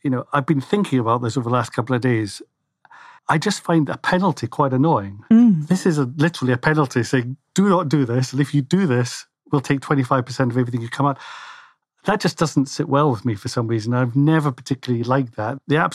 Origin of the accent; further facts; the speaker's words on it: Scotland, United Kingdom; I'm Scottish